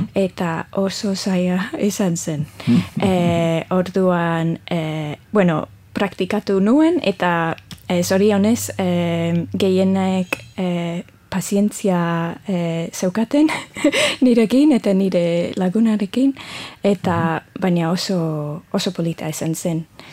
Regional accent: Middlesbrough, North East England, United Kingdom; Basque is a second language; moved away as an adult; now in Bilbao, Spain; Ni Ingalaterrakoa naiz, Middlesbroughkoa, Iberaldekoa, Newcastlearen ondoan, dago nire eria. Eta, bueno, duela 6 edo 7 urte, tori nintzen Bilbora, lanagatik, eta, bueno, gaur egun hemen nago.

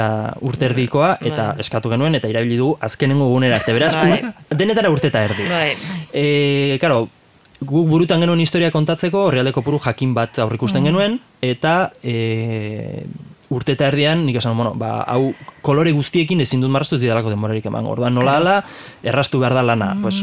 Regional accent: Irun, Basque Country, Spain; Ni irundarra naiz

